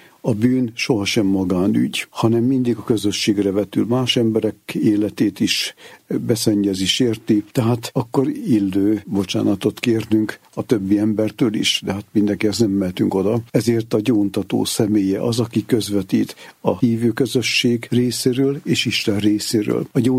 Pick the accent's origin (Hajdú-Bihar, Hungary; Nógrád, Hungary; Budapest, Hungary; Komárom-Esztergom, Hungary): Nógrád, Hungary; Szécsény; de aztán 5 hónap múlva Széchenybe kerültem káplánnak. Egyébként ott nőttem föl.